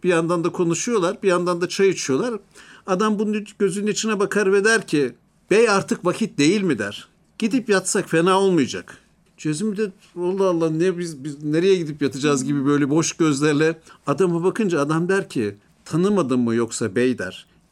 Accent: Karadeniz Ereğlisi, Zonguldak, Turkey; Ben Karadeniz Ereğlisi'nde büyüdüm.

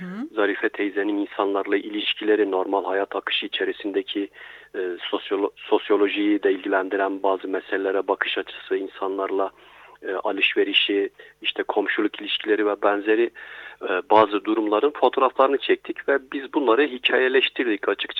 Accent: Adıyaman, Turkey; Ben Adıyamanlıyım aslen

